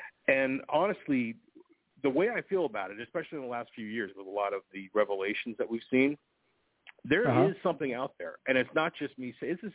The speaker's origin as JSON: {"language": "English", "town": "Big Bear", "region": "California", "country": "United States", "tie": "born or raised there", "said": "my hometown of Big Bear, California. It's kind of a ski resort-esque, you know, away from it all type of town."}